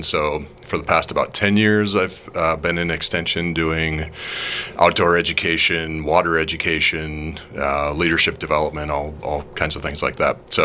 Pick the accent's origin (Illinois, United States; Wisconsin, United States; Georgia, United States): Wisconsin, United States; Antigo; So I grew up a little bit north of here in the Antigo area, Lang Lake County. My dad and my uncle were loggers.